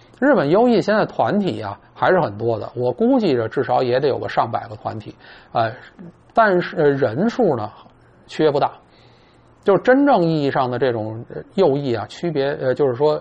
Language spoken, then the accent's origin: Chinese; China; now in Japan; 我们这一个楼这么多日本人见面，平时谁不知道我是个中国人呢？